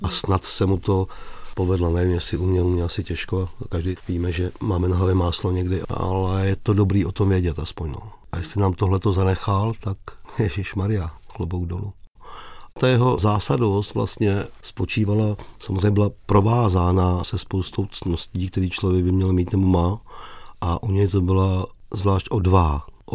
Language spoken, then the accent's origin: Czech; Sobotka, Hradec Králové Region, Czechia; Protože jsme z vesnice, ze Sobotky, z městečka